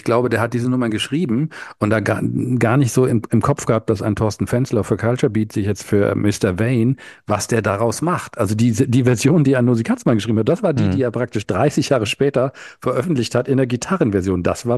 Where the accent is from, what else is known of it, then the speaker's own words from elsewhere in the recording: Darmstadt, Hesse, Germany; also born or lived in Osnabrück; weil das jemand aus Darmstadt hier ist, aus meiner Heimatstadt, was nicht ganz stimmt, meine Heimatstadt ist Osnabrück, aber ich bin hier groß geworden.